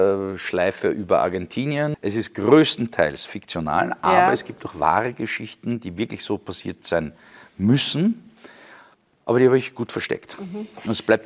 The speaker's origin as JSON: {"language": "German", "town": "St. Vigil", "region": "Trentino-Alto Adige", "country": "Italy", "said": "Wir sind ja Südtiroler. Mhm. Rätoromanen, also keine Deutsch-Südtiroler, auch keine Italiener."}